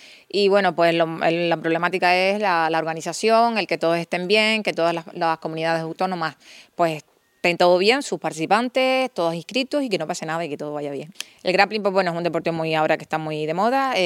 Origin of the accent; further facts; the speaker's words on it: Canary Islands, Spain; evidentemente somos los canarios